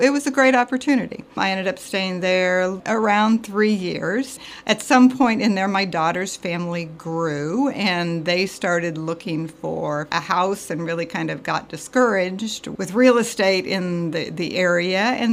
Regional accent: Washington, Iowa, United States; moved away as an adult; also born or lived in Louisiana; I grew up right here in Washington, Iowa, actually, for, you know, the first 18 years of my life.

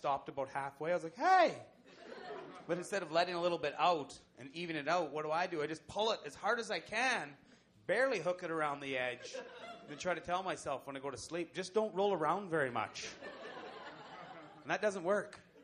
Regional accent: Saskatchewan, Canada; I'm from Saskatchewan. I can't believe I'm not bigger. And people get on you when you're from Saskatchewan.

